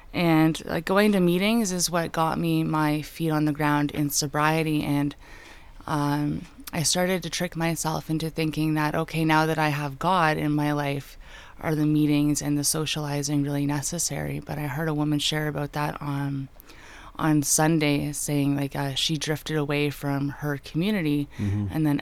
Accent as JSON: {"language": "English", "town": "Barrie", "region": "Ontario", "country": "Canada", "said": "I'm from Barrie, so I'm used to snow, right?"}